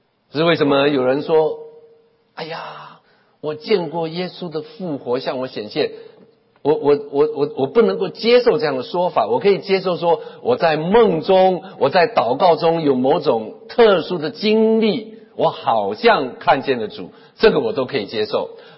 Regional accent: Taiwan; 对不起，我是从台湾从小长大的

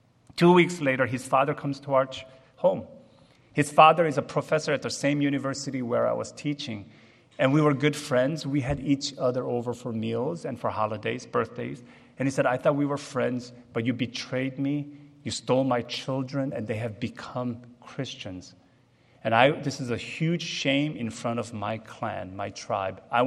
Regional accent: United States; You know, growing up in America, I thought being bilingual, Korean and English, was something.

